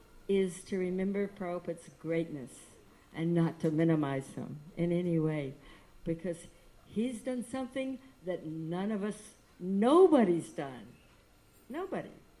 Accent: Texas, United States; I mean, I'm almost 70, and I grew up in a society where the word yoga was never even heard of, because I grew up in Texas, not California.

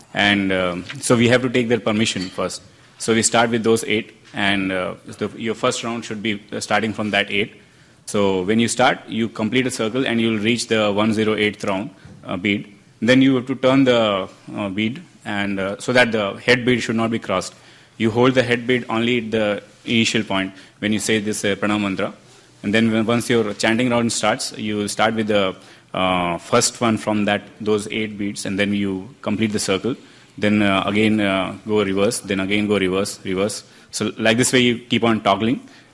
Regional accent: Bangalore, Karnataka, India; English is a second language; moved away as an adult; now in United States; I came from Bangalore. I'm new to the US.

